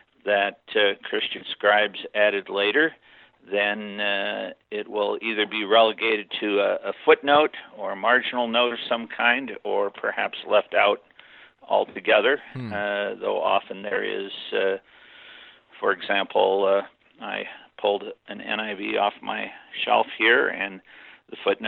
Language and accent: English; Rock Island, Illinois, United States; and a BA from Augustana College in my hometown of Rock Island, Illinois.